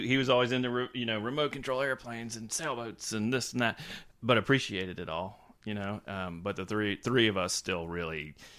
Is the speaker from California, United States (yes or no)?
no; Wilmington Island, Georgia, United States; But I didn't grow up downtown. I grew up on Wilmington Island, which was, you know, just outside, probably 20 minutes from downtown, and in the most idyllic setting imaginable. You know, we lived on the Wilmington River.